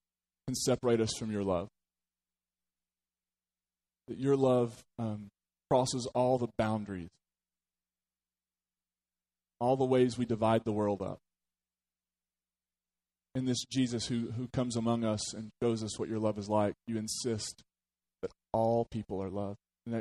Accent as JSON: {"language": "English", "region": "Kentucky", "country": "United States", "said": "I'm from Eastern Kentucky, so they do more stuff with snakes back there, but we didn't do that."}